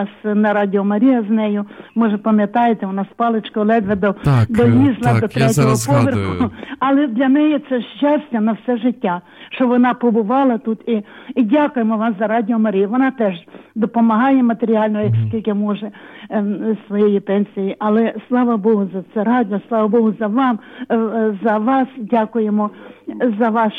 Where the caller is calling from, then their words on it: Kyiv, Ukraine; Я з Києва